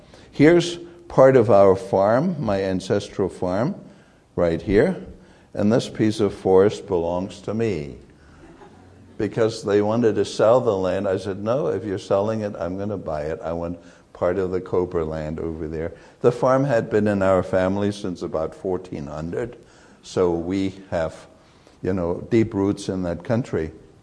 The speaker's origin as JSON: {"language": "English", "country": "Germany", "tie": "born or raised there", "also_born_or_lived": "East Germany", "said": "Well, I was born and reared in East Germany"}